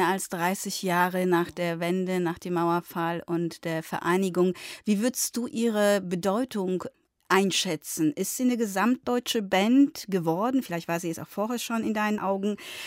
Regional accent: West Germany, Germany; ich bin ja Wessi sozusagen

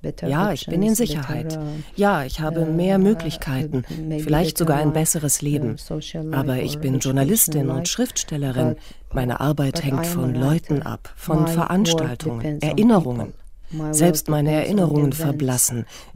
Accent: Iraq; Wenn mich Leute fragen, wo kommst du eigentlich her, dann scheue ich mich zu sagen, aus dem Irak. Das trifft es einfach nicht. Das Arabische ist meine Heimat.

